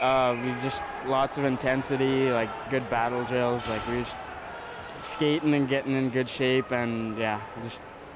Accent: Hazelton, British Columbia, Canada; I'm from Hazleton, playing for Smithers.

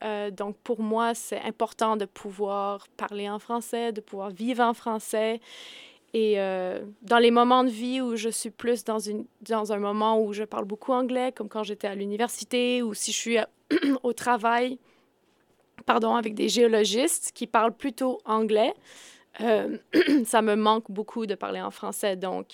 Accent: Whitehorse, Yukon, Canada; Ben moi, j'ai grandi à Whitehorse, au Yukon. Mes origines francophones sont françaises. Ma maman, Edwige, elle vient de la France, elle vient du nord de la Lorraine. Et mon papa, il est anglais, canadien.

